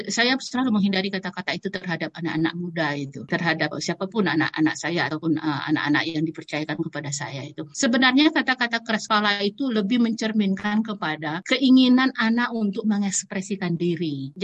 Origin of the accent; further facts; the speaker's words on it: Indonesia; saya dari Indonesia